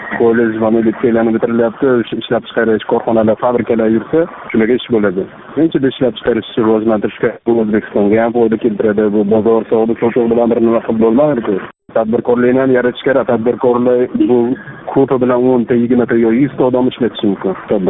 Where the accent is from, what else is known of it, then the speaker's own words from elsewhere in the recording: Fergana Valley, Uzbekistan; now in Tashkent, Uzbekistan; Vodiyda ko'proq yo'qligidan ko'chib ketdim.